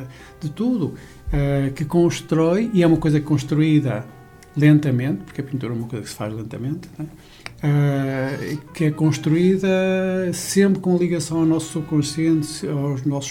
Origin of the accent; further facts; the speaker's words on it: Porto, Portugal; also born or lived in England; eu redescobri-me como tripeiro depois de ter morado em Inglaterra muitos anos. Portanto, ao voltar para Portugal, assumi-me como o português e o tripeiro